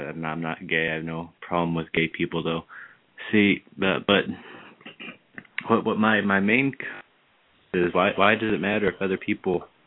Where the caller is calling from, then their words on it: Brook Park, Ohio, United States; I'm from Brook Park, Ohio.